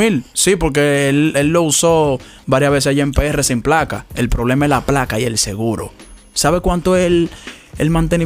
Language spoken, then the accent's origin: Spanish; New York, United States; also born or lived in Dominican Republic; Sí, estoy criado allá en el Bronx.